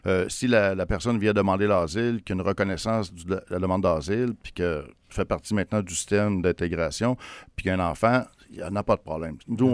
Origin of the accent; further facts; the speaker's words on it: Canada; on fait nos valises, on retourne au Canada, on est Canadien.